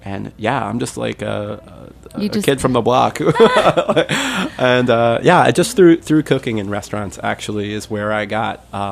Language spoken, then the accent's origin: English; Brooklyn, New York, United States; I grew up in Bensonhurst in Brooklyn, so we weren't very rural.